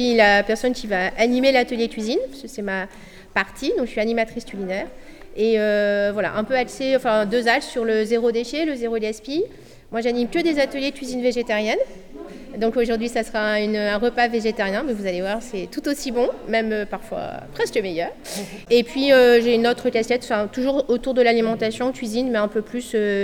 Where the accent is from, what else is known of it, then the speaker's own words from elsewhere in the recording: Lille, Hauts-de-France, France; Et je viens de Lille.